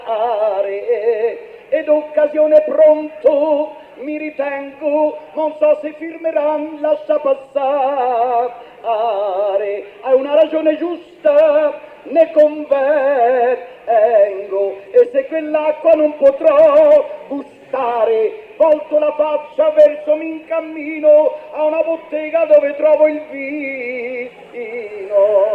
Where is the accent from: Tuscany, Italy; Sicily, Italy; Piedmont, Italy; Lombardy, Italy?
Tuscany, Italy; Arezzo; Porto i saluti della mia Toscana, e poi precisamente son di Arezzo.